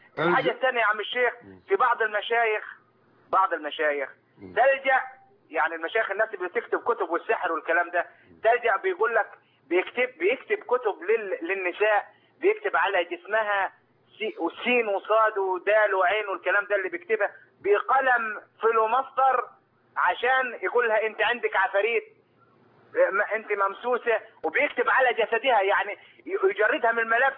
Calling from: Sohag, Sohag Governorate, Egypt; انا اكلمك من سوهاج.

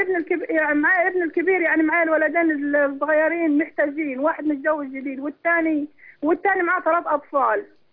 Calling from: Sohag Governorate, Egypt

